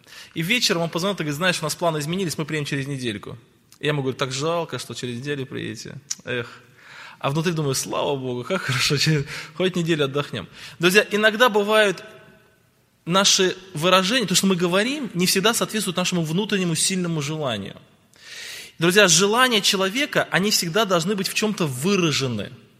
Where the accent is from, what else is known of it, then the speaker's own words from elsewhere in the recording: Krasnodar Krai, Russia; я из Краснодарского края, из России.